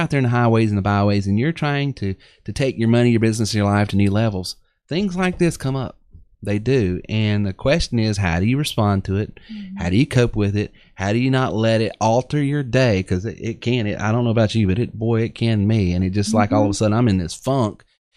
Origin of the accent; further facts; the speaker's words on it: the South, United States; accent: Southern; You know, my Southern accent sometimes hides more than it reveals